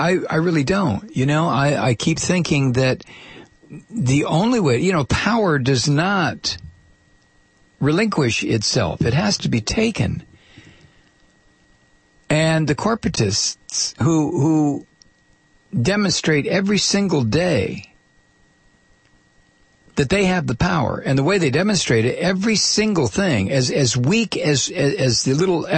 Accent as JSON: {"language": "English", "town": "Toledo", "region": "Ohio", "country": "United States", "tie": "born or raised there", "said": "When I was a kid growing up in Toledo, Youngstown might have had an unemployment rate of maybe 1 or 2%"}